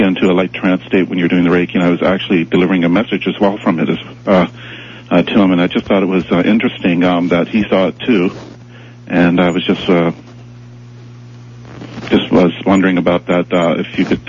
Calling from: Mississauga, Ontario, Canada; I'm calling from Mississauga.

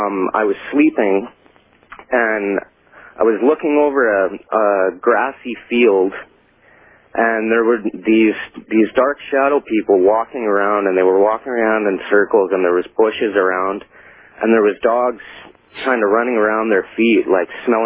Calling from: British Columbia, Canada; I'm calling from British Columbia, Canada.

